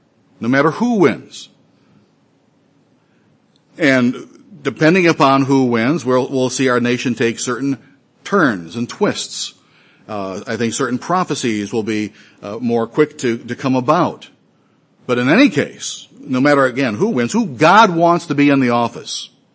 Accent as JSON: {"language": "English", "town": "Detroit", "region": "Michigan", "country": "United States", "tie": "born or raised there", "said": "I'm a Michigan boy. I grew up in the Detroit area."}